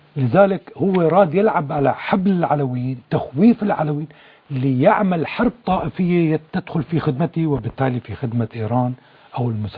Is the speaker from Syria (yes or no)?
yes; Syria; عندنا في سوريا نسيج وطني مختلف قومي وطائفي